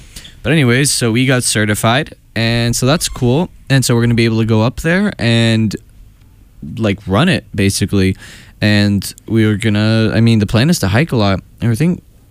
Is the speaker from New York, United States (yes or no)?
no; Florida, United States; I can say that because I'm from Florida.